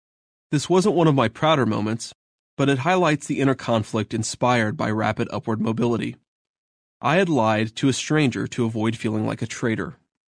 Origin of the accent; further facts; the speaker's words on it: Ohio, United States; my parents didn't go to college, and I grew up in Ohio.